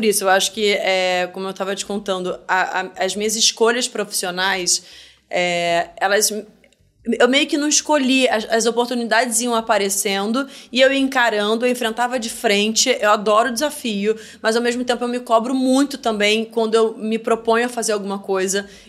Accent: Petrópolis, Rio de Janeiro, Brazil; moved away; also born or lived in Japan; A vida mudou completamente. Saí de Petrópolis, 9 meses depois eu tava no Japão.

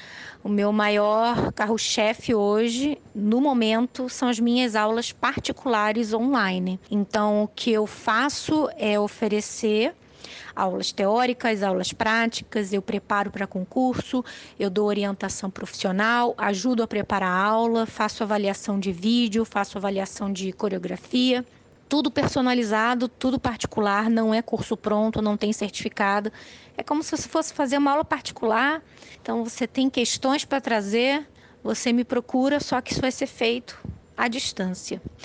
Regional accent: Rio de Janeiro, Brazil; now in United States; na verdade, eu sou do Rio de Janeiro, mas eu estou morando nos Estados Unidos desde janeiro de 2018.

